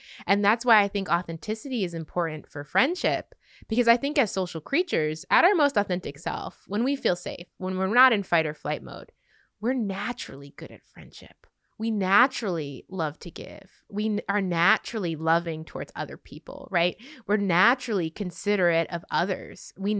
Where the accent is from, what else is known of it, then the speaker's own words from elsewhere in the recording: New York City, New York, United States; I grew up in New York City, so I was not used to blatant racism.